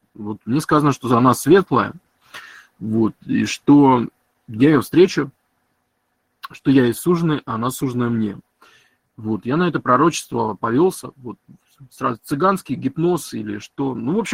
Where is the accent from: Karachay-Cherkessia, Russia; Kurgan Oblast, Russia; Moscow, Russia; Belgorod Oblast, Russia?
Moscow, Russia; born there; Я родился в Москве, там мама с Западной Украины, отец с острова Сахалин, русский, так называемый, русский, немец, хотя больше прибалт